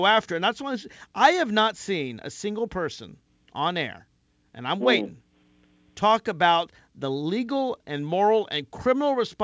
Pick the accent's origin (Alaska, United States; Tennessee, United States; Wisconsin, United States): Tennessee, United States; Nashville; I'm from Tennessee, but I am from Nashville, and it's a city. I'm not from rural Tennessee